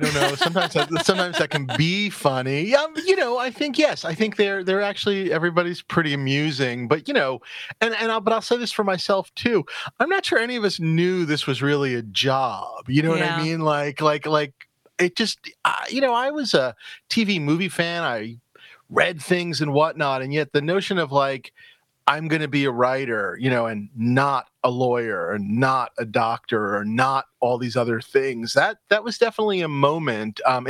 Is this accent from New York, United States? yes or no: yes; New York City, New York, United States; I'm from New York City.